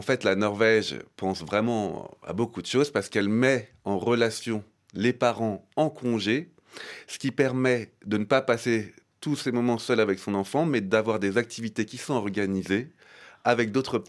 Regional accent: France; Moi, je viens de la France. Dans la France, c'est un peu plus traditionnel.

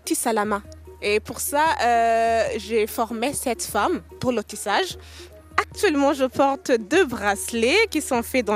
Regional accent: Burundi; Je suis burundaise. J'ai 26 ans

